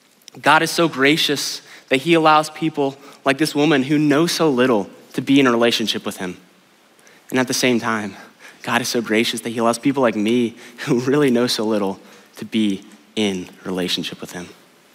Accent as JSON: {"language": "English", "town": "Jacksonville", "region": "Florida", "country": "United States", "tie": "born or raised there", "said": "If you know me, you know that I grew up in Jacksonville, Florida."}